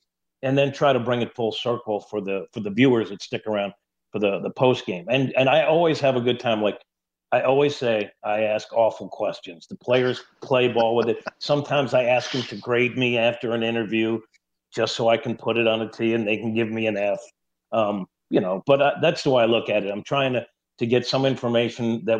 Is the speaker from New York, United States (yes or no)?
yes; New York, United States; I mean, I grew up in New York.